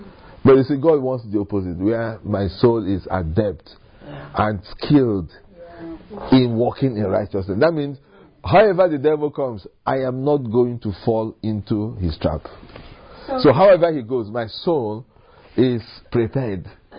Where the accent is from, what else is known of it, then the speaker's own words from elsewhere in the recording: Nigeria; I said, look, if I get there, I'm not a Nigerian.